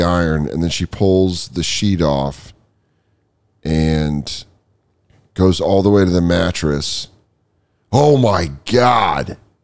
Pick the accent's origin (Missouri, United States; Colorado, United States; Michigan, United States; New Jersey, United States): Colorado, United States; Growing up in Colorado, I never heard of bed bugs.